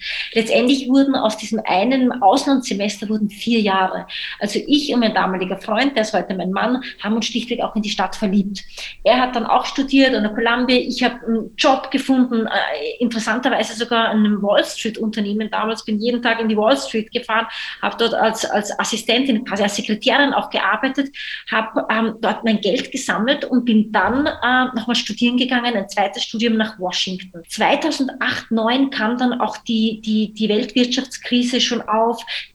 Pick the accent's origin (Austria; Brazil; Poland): Austria; now in Berlin, Germany; ich bin 38 Jahre, bin gebürtige Österreicherin, lebe aber jetzt mittlerweile schon seit mehr als 10 Jahren in Berlin